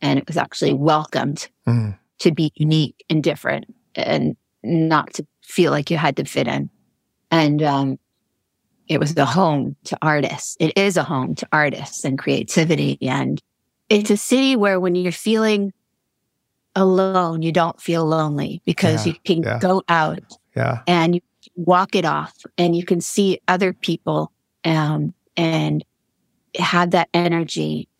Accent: New York, United States; Well, I should start with saying I grew up in Long Island.

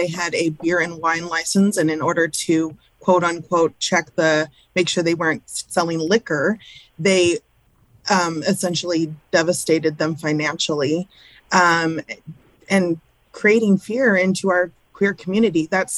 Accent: New Mexico, United States; now in Northern California, United States; I'm from New Mexico and I am Latina

